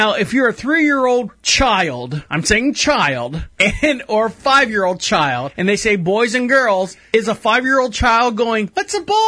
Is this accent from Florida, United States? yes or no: yes; Orlando, Florida, United States; being I'm a Floridian, born and raised in Orlando, Florida, I've been to Walt Disney World many times